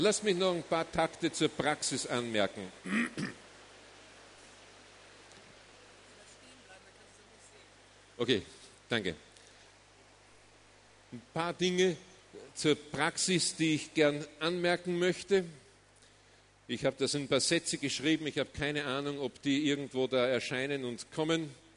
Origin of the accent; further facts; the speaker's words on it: Austria; Bei uns in Österreich gibt es saukalte Winter.